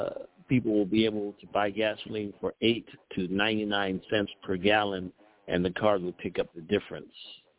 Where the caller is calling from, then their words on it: Chicago, Illinois, United States; of Chicago, Illinois.